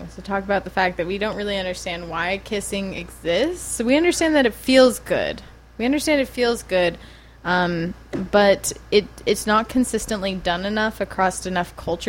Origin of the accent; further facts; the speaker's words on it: West Coast, United States; I grew up on the West Coast where they're overrun by mosquitoes